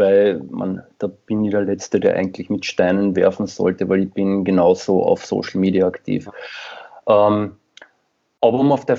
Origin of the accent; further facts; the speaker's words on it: Carinthia, Austria; ich finde es ja witzig, ich komme ja selbst aus Kärnten im Endeffekt